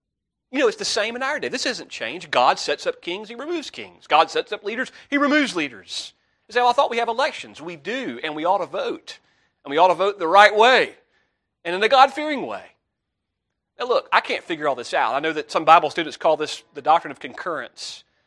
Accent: Memphis, Tennessee, United States; born there; Do you know that it was no accident that I was born on June 16th, 1983 in Memphis, Tennessee?

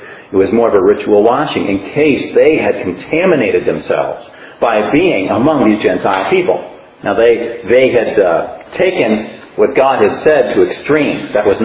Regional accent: Northeast, United States; born there; I was born in Northeast United States, farming communities, meat and potatoes type of person.

